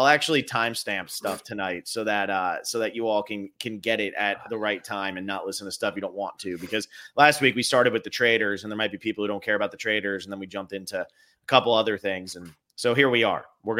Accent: East Coast, United States; I grew up on the East Coast, you grew up on the West Coast

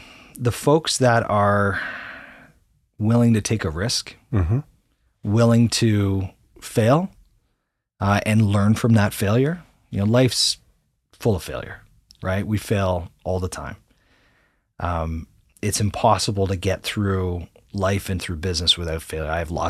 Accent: Toronto, Ontario, Canada; I'm a Canadian, like I said, you know, born and raised here in Toronto.

